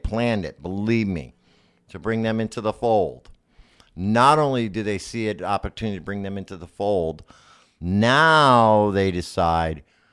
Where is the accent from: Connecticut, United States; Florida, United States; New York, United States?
Connecticut, United States; For me, like growing up in Connecticut as a kid, I wasn't even informed of the gay community.